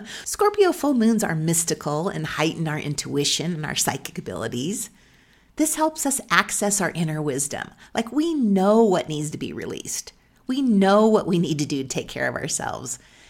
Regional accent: Susanville, California, United States; now in Bozeman, United States; Well, I grew up in Susanville, California. It's a very small town in Northern California, and there was only one radio station.

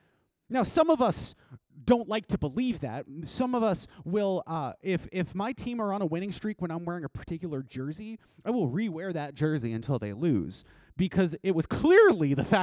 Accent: Canada; as a Canadian.

